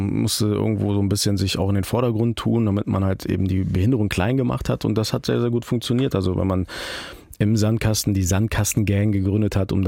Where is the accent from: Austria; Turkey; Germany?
Turkey; Schweizer Taschenmesser der Minderheiten als Türke und Rollstuhlfahrer hat man natürlich da auch